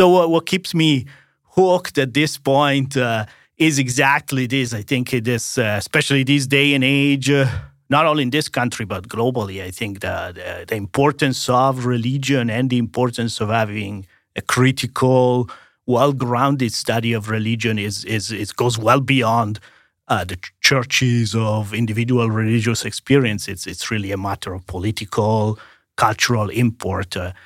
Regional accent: Italy; English is a second language; I'm Italian. And I grew up in Italy. I was trained in Italy.

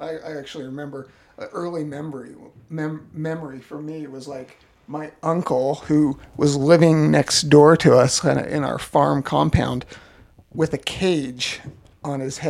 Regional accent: Utah, United States; so I could go up into the hills and like the mountains behind where I grew up and down in Utah County.

